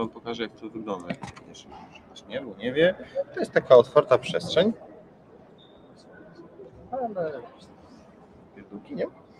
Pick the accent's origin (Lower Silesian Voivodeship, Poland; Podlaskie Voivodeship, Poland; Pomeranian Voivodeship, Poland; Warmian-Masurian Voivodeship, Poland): Pomeranian Voivodeship, Poland; Gdańsk; mój wspólnik jest z Poznania, jestem z Gdańska